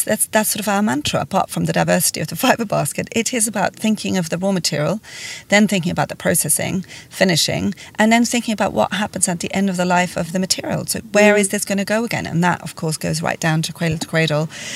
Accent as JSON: {"language": "English", "country": "Switzerland", "tie": "born or raised there", "said": "In Switzerland."}